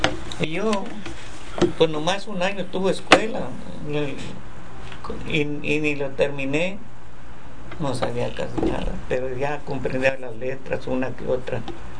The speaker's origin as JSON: {"language": "Spanish", "country": "Mexico", "tie": "born or raised there", "said": "Y fíjate cómo me enseñé, como no tuve escuela, como te digo, de 9 años empecé a trabajar en mi tierra. Yo allá, cuando salía del trabajo, empezó el presidente de allá, que esa cosa hizo buena, el que estaba de presidente en México."}